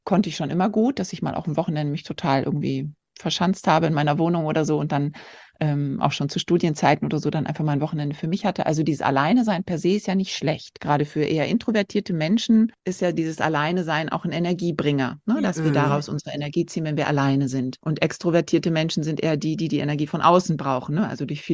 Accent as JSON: {"language": "German", "country": "Turkey", "tie": "born or raised there", "moved": "yes", "lives_now": "Brazil", "said": "als Weltenbummlerin geboren worden und habe meine Kindheit schon in der Türkei verbracht, weil mein Vater dort gearbeitet hat. Und ja, und so hat es mich nach Brasilien verschlagen. Vor 10 Jahren bin ich sozusagen hier gelandet und unverhofft bis jetzt geblieben."}